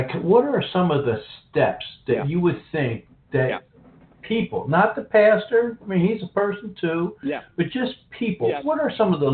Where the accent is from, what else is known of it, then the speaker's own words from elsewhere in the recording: United States; which is kind of embarrassing as an American